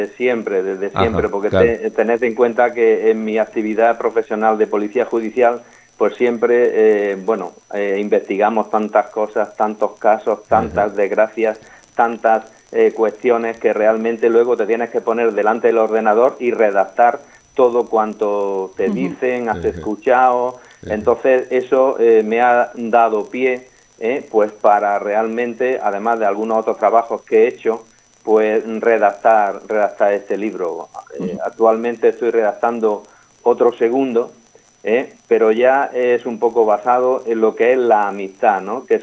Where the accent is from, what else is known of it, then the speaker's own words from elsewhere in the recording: Andújar, Andalusia, Spain; somos andaluces de Andújar en Jaén, a mi padre le tocó la emigración